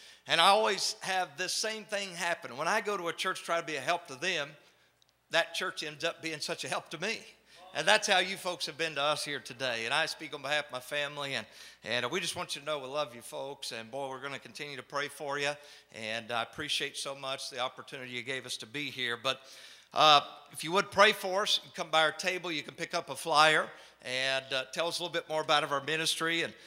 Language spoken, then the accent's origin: English; North Carolina, United States; And so I set it up in my hometown in North Carolina to have ketamine infusion.